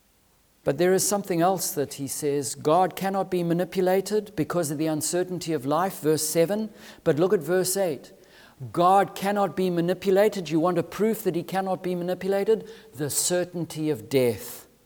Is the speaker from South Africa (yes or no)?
no; Zimbabwe; I remember as a boy growing up in Zimbabwe, one of the greatest frustrations when we were in the rainy season and living on a farm